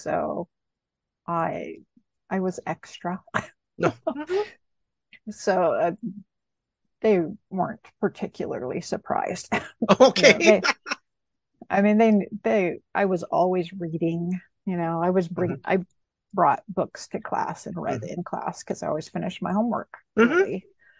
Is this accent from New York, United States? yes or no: no; Montana, United States; I grew up in Montana, so I really connected with the Alpha Flight characters because they were in Canada.